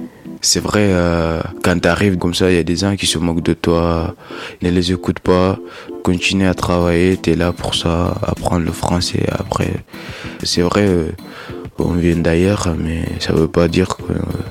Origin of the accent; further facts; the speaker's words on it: Senegal; j'ai 17 ans. J'ai grandi au Sénégal.